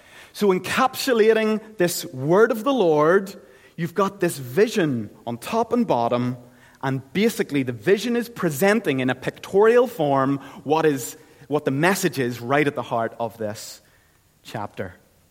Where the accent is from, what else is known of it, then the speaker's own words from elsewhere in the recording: Ireland; kind of like my home country. Ireland got divided into Northern Ireland and the Republic of Ireland.